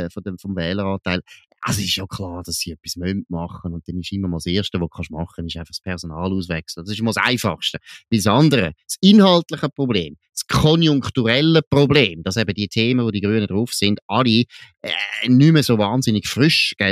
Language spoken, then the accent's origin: German; Switzerland; das ist auch bei uns in der Schweiz der Fall.